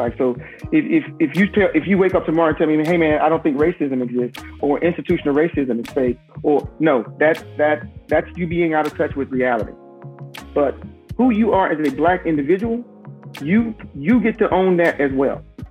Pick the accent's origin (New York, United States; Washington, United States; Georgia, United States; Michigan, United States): Georgia, United States; Milledgeville; growing up in Milledgeville, Georgia, I've been called a nigger plenty of times.